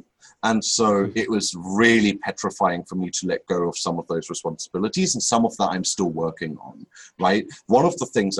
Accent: Berlin, Germany; I'm German, right? So I grew up in Berlin.

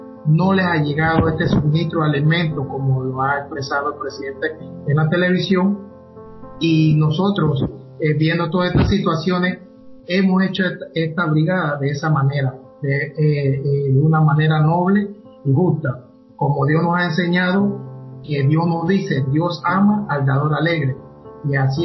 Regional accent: Los Santos, Panama; como docentes y también como pueblo panameño que somos, nos solidarizamos con nuestras personas, en este caso en mi provincia de Los Santos

